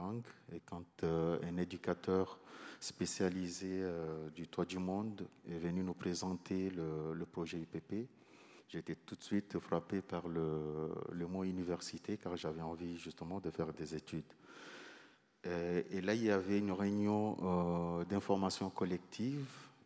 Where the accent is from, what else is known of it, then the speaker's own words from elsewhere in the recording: Comoros; French is a second language; Moi, je suis comorien